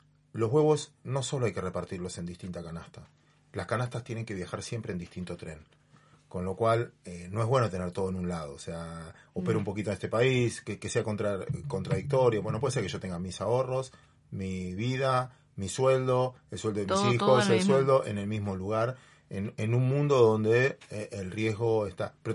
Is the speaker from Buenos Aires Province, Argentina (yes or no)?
yes; Mar del Plata, Buenos Aires Province, Argentina; Antes, yo soy de Mar del Plata. El diario llegaba a las 5 de la tarde.